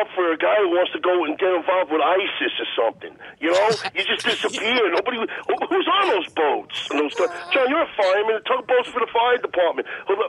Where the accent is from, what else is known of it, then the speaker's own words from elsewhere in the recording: Howard Beach, New York, United States; Hey, I grew up in Howard Beach, and the fire department in Howard Beach, occasionally they got to put out a barbecue grill fire in somebody's house.